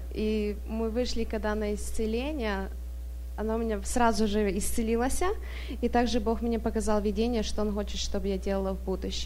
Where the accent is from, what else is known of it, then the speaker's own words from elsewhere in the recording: Federal Way, Washington, United States; я из Сиэтла, из Федерал Вэя.